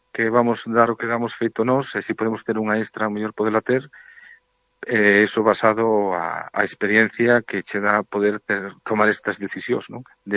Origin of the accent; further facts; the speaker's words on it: Vilalba, Galicia, Spain; also born or lived in A Coruña; now in Ancares, Spain; marchei de Vilalba hacia Coruña, de Coruña marchei ahora para os Ancares e tal, pois un ten que buscar o seu sitio